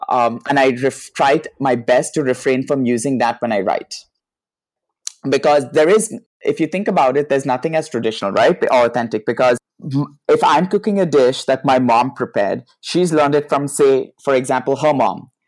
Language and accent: English; India; now in United States; I'm an immigrant. I came from India. I've lived in America. I've married someone from the South, and I'm also gay.